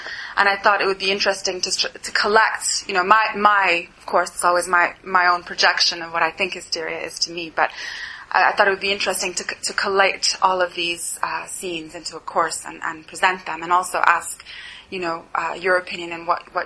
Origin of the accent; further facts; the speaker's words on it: Montreal, Quebec, Canada; moved away as an adult; now in London, United Kingdom; I'm from Montreal, where I took a degree in psychology. I came over to London nearly 10 years ago now